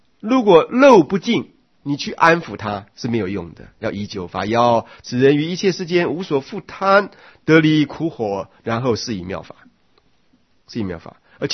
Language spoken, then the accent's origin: Chinese; China; 这是我们中国人呢、啊、老人家的智慧啊